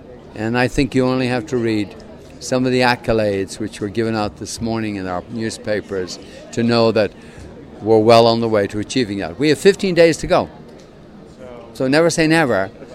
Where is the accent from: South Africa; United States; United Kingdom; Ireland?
Ireland; growing up in Ireland, you know, agriculture was very important.